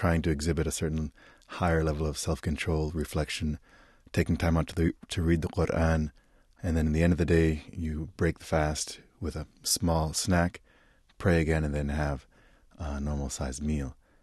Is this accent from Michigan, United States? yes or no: yes; Detroit, Michigan, United States; also born or lived in Middle East / North Africa; I was born in the United States as a Muslim, raised in the Middle East, North Africa, as well as Detroit.